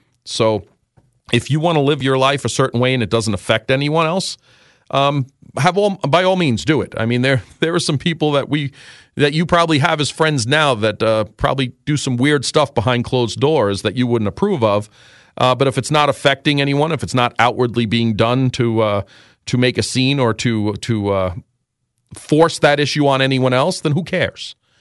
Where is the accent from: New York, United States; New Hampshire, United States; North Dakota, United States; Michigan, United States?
New York, United States; New York City; I grew up in New York City.